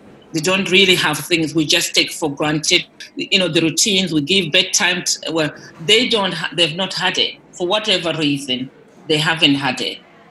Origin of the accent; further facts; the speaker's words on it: Zimbabwe; If you were with me in Zimbabwe, I'm originally from Zimbabwe. I lived in a village school with my parents who were teachers.